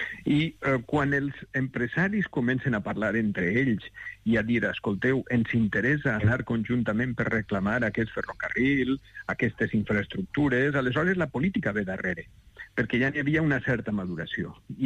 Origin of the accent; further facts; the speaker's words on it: Valencian Community, Spain; tot i que jo com a valencià tampoc conec massa bé la situació